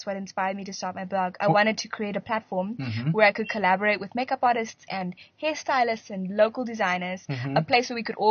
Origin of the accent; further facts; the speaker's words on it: Bulawayo, Zimbabwe; I grew up in Baloyas, and in Baloyas they speak Ndebele.